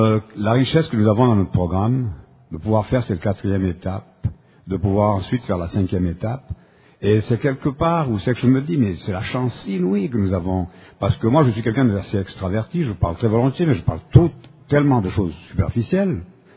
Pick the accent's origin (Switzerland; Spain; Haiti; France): Switzerland; Moi, je viens de Suisse et puis j'ai l'habitude de fréquenter des petits groupes, des groupes qui sont dans nos petites villes là-bas.